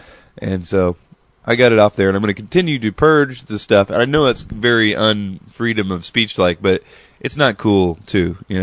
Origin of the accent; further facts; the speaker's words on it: Tennessee, United States; Keep in mind, I'm from Tennessee, so we're you know, it's the big city to me.